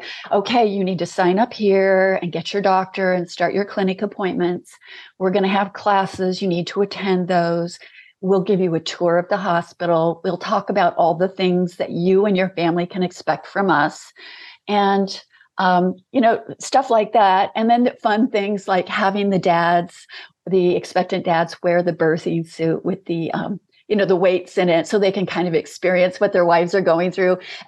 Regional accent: Turkey; We experienced a lot of weird things growing up in Turkey.

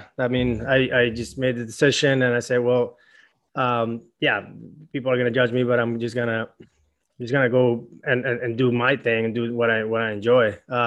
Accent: Venezuela; English is a second language; now in United States; So born and raised in Venezuela, moved to the United States in 2010.

